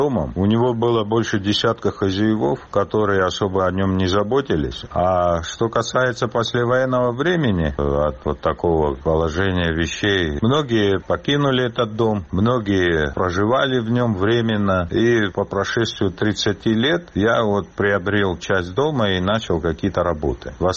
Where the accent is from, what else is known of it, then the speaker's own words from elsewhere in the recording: Sukhumi, Abkhazia, Georgia; как человек, родившийся в городе Сухум, в его исторической части, я вот детство провел на Сухумской горе